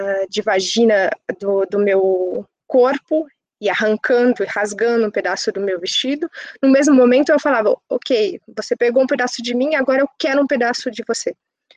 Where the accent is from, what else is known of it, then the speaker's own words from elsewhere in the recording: Brazil; Como eu sou brasileira, eu sempre fui muito associada